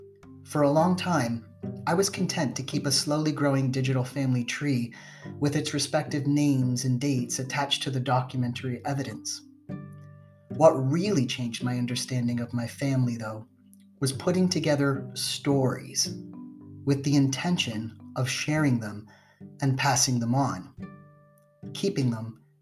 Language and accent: English; Canada; Like the sacred burial mounds across the river in my hometown here in Canada